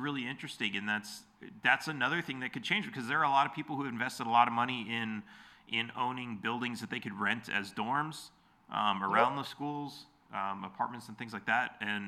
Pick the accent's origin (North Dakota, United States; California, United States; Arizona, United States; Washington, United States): California, United States; Los Angeles; moved away; I mean, I grew up in Los Angeles and I left because, I mean, that was one of the reasons.